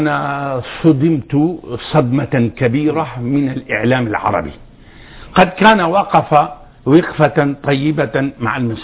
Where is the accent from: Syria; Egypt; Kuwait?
Syria; Daraa Governorate; عندنا في درعا